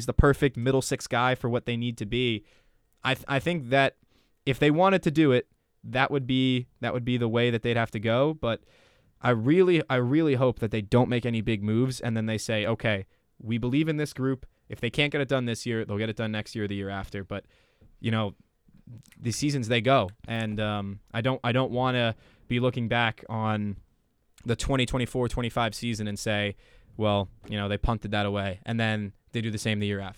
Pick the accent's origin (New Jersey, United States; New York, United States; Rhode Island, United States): New Jersey, United States; teams that I would play against growing up in North Jersey.